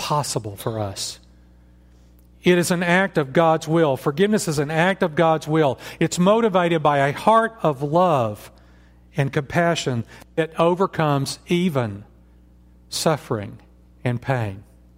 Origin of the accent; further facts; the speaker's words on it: United States; I grew up in church. I grew up in church in America where we all had a Bible